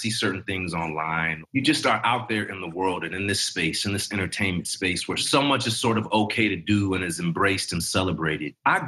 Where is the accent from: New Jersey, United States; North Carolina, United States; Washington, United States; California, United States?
California, United States; Hayward; felt very unique to any of my friends growing up in Hayward, California, which is a city over from Oakland.